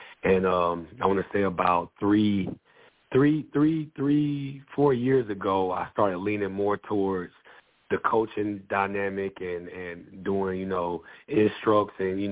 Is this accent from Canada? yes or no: no; Statham, Georgia, United States; I'm a good old country boy, man. I'm from Athens, Georgia, a little town near Athens, Georgia, called Statham, Georgia.